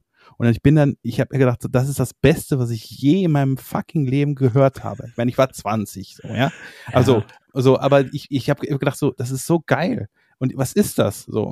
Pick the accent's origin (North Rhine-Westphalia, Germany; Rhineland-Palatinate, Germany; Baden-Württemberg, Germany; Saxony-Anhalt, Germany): North Rhine-Westphalia, Germany; Meerbusch; Ich komme halt aus Meerbusch.